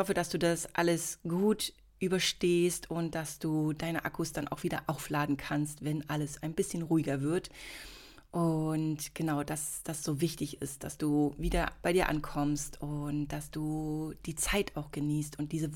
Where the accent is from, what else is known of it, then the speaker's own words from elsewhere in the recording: Berlin, Germany; Und ich bin ja im Osten von Berlin geboren und eben bis zu meinem 8., 9. Lebensjahr auf jeden Fall aufgewachsen.